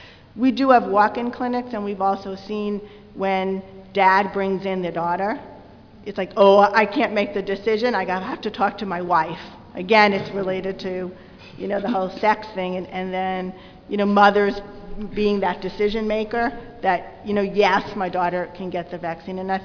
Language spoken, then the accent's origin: English; New York City, New York, United States; from New York City.